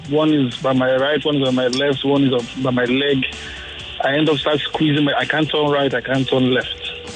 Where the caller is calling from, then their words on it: Ilepeju, Lagos, Nigeria; I'm calling from Ilepeju.